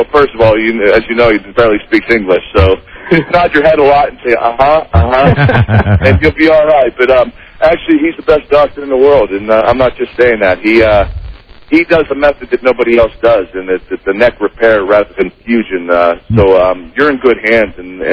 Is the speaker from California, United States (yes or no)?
no; Pittsburgh, Pennsylvania, United States; The worst thing I've ever said is my hometown. When I told somebody, I said, you know, I don't know, understand why they prefer Mario Lemieux as the, you know, their city hero here in Pittsburgh. When I'm from Pittsburgh